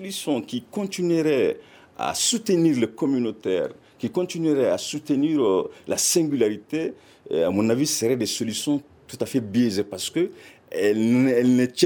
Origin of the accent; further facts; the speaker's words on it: Mali; Moi, je suis des Mali